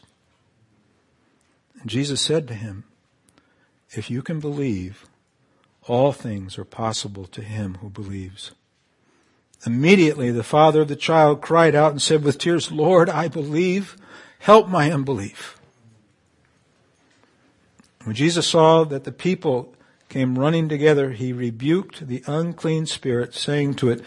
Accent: Canary Islands, Spain; I remember growing up in the Canary Islands when I was about 9 or 10 years old.

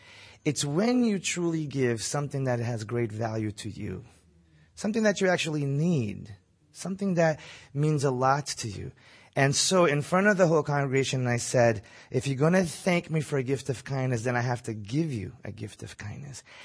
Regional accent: Angola; hey, man, I'm a descendant of people from Africa, man. I was raised in Angola

